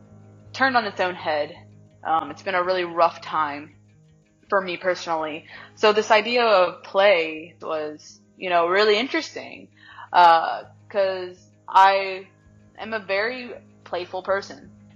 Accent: Dallas, Texas, United States; I am from Dallas, Texas.

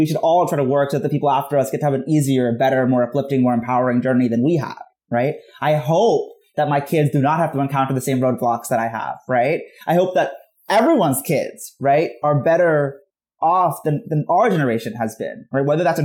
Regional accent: United States; I'm American Muslim, I'm a political progressive, I'm a person of color

